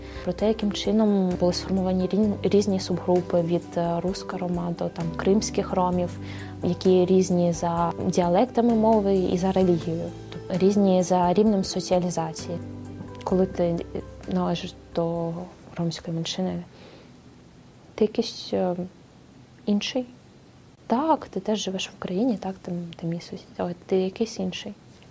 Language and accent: Ukrainian; Chernihiv, Chernihiv Oblast, Ukraine; now in Kyiv, Ukraine; Я родом з Чернігова. Зараз я живу і навчаюсь в Києві. Я сама із закритої спільноти, з традиційної родини.